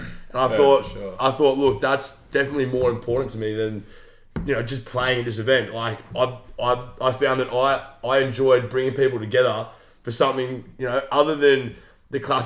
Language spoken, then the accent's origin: English; Hawthorne, Victoria, Australia; So look, pretty much I grew up in Hawthorne, but as soon as I finished school, moved to Carlton.